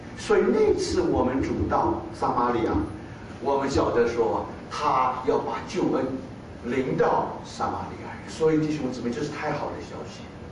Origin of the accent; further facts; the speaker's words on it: China; 我们是外邦人，我们是中国人，